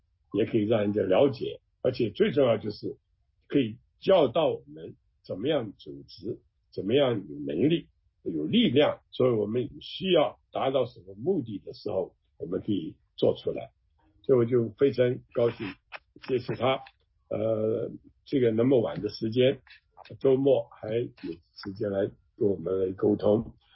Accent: United States; 但是我们是美国人，我们要跟美国人一样的，同样的有权利，同样的优待，同样的有话讲

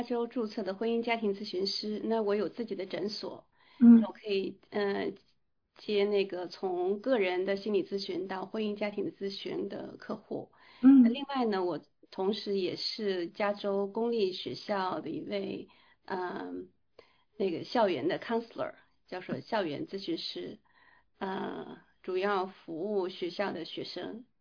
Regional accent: Linzhou, Henan, China; born there; 我是出生在中国的应该是林州，是红旗渠的那个故乡。如果有印象的话，就知道红旗渠是一条人工天河。我是出生在一个小山村里的

